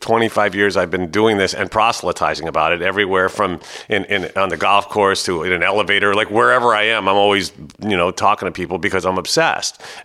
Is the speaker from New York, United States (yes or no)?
yes; New York City, New York, United States; born there; I was born in New York City